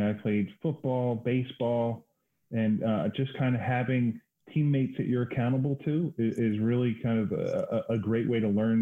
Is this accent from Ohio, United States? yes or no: no; Pottstown, Pennsylvania, United States; now in Kimberton, United States; I grew up in Pottstown, and I live in Kimberton now in Chester County outside of Philadelphia.